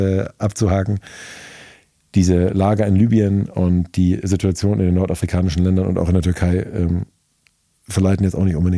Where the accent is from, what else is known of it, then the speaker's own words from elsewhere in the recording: Norderney, Lower Saxony, Germany; ich bin auf Norderney aufgewachsen. Ich bin seit 38 Jahren Wassersportler.